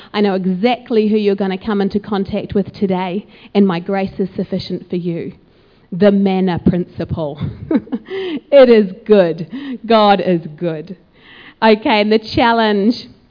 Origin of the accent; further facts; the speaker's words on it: Auckland, New Zealand; I grew up in Auckland, and so we would come out to Waiuku and come out to the farm